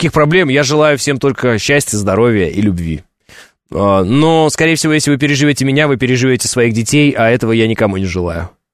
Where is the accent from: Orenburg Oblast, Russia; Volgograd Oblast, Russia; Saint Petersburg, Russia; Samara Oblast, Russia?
Orenburg Oblast, Russia; also born or lived in Uralsk, Kazakhstan; Я сам из региона. Я из Оренбургской области. Причем из, не из Оренбурга самого. Изначально из Уральска, это Западный Казахстан, потом из одного из районов Оренбургской области на границе с Казахстаном, где живут мои родители.